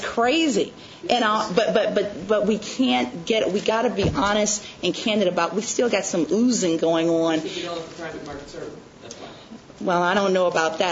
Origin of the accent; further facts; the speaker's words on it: Danville, Virginia, United States; In my lifetime, people were literally hosed down Main Street here in Richmond, in my hometown at Danville.